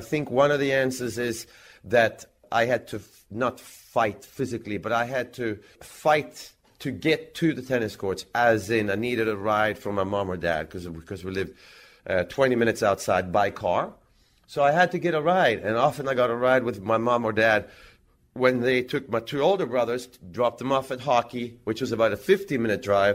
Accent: Växjö, Kronoberg County, Sweden; I was doing clinics for kids in Växjö, in my hometown.

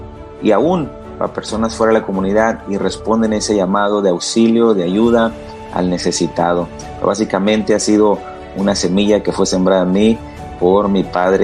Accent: Mexicali, Baja California, Mexico; tengo 40 años y soy de Mexicali, Baja California.

